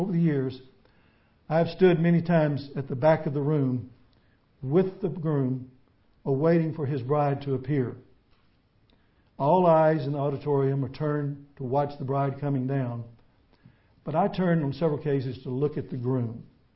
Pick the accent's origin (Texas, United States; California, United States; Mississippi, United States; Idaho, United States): Mississippi, United States; didn't help that I told them I was from Mississippi originally.